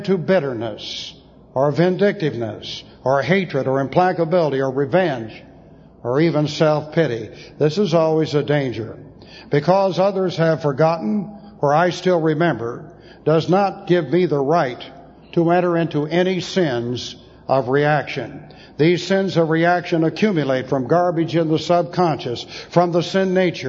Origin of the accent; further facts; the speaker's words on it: Beverly Hills, California, United States; I had friends in the Ploesti raid with whom I grew up in Beverly Hills.